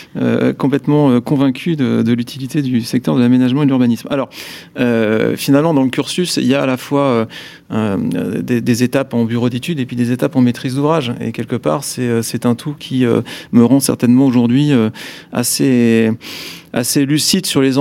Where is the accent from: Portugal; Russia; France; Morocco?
France; Auvergne-Rhône-Alpes; je viens d'une famille d'agriculteurs de Savoie, donc le plancher des vaches, moi, j'assume complètement.